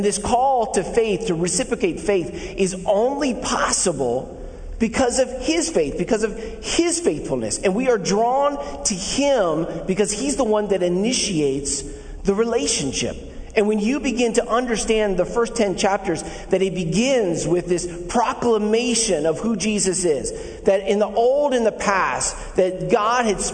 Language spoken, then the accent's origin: English; Philadelphia, Pennsylvania, United States; And I'm from Philly, so I'm going to tell you the way it is.